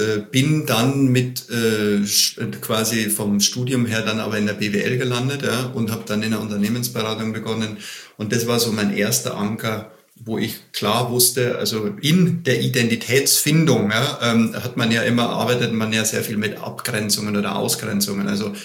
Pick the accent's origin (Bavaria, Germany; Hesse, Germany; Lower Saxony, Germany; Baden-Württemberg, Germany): Bavaria, Germany; Ich komme aus Bayern.